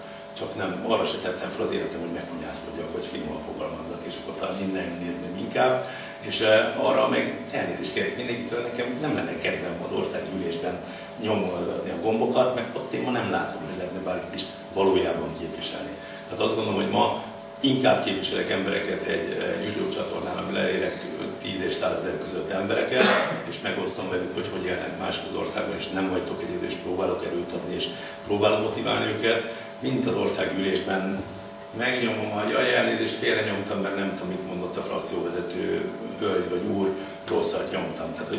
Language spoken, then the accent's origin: Hungarian; Baranya, Hungary; én baranyai gyerek vagyok alapvetően